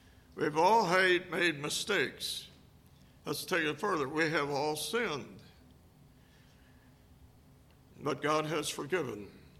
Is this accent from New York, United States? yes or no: no; Detroit, Michigan, United States; now in South Dakota, United States; I grew up in Detroit, the Motor City.